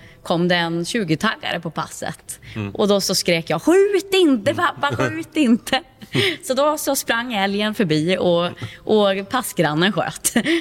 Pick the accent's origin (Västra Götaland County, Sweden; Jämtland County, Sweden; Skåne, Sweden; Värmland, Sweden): Jämtland County, Sweden; Jag är uppvuxen i Jämtland.